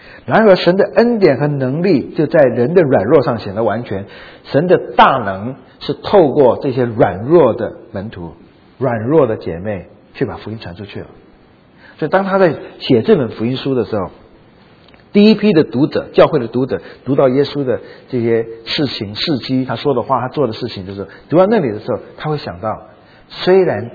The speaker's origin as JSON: {"language": "Chinese", "country": "China", "lives_now": "United States", "said": "我们中文可能有一半左右或更多的弟兄姐妹来自于中国大陆，我们是来到美国，大部分来到美国以后才听到福音信主的"}